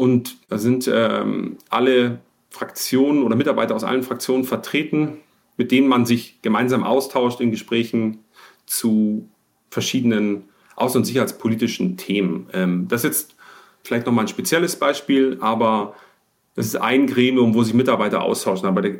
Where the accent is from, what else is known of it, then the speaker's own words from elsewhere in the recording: Bavaria, Germany; born there; Ich bin ja gebürtiger Bayer